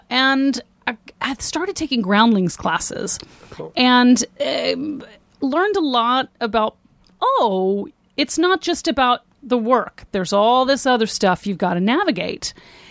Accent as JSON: {"language": "English", "town": "Fort Worth", "region": "Texas", "country": "United States", "tie": "born or raised there", "said": "You know, I grew up in Fort Worth, Texas, and then I went to University of Florida"}